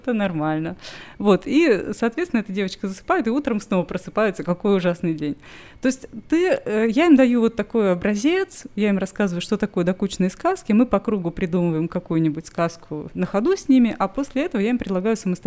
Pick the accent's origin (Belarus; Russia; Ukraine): Russia; Никаких проблем из-за того, что я россиянка, у меня не было.